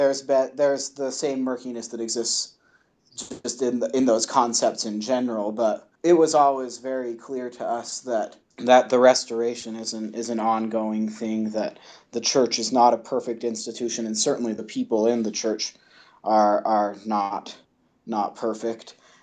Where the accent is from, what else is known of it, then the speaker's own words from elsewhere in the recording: Utah, United States; my family was always, they were always Democrats growing up in Utah.